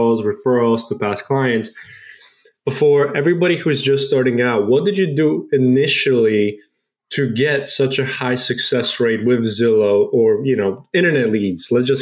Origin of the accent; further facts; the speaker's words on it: Northeast, United States; now in Florida, United States; But I'm also from the Northeast tri-state area, right? So when I moved down here to Florida, everybody's running on Florida time.